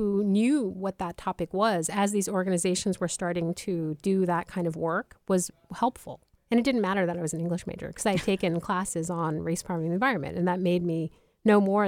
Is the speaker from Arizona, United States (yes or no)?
no; New York, United States; and I grew up in New York, you know, I didn't know what I didn't have a sense of like nature or the environment.